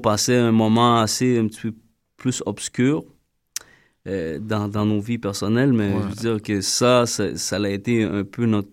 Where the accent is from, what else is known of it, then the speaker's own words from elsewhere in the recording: Montreal, Quebec, Canada; Moi, j'ai grandi à Saint-Michel Parkex.